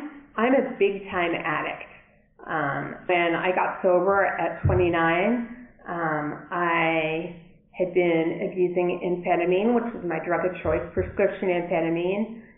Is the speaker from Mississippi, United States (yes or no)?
no; Brookline, Massachusetts, United States; Oh, I didn't say where I was from. I'm from Brookline, Boston area.